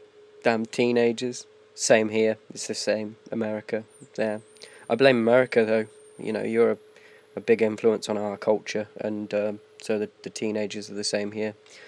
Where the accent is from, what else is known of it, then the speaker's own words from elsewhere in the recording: England, United Kingdom; I'm English